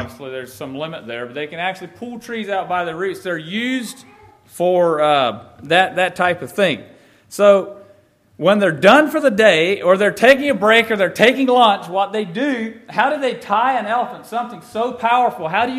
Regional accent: Auburn, Kentucky, United States; from Auburn, Kentucky, and I have a family.

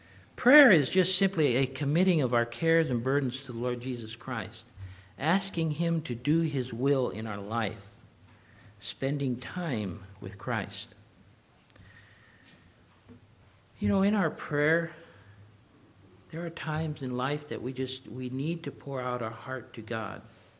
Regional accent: Kentucky, United States; Reminds me of where I grew up there in Kentucky. About a 3/4 mile from our house, there was this sharp little hill.

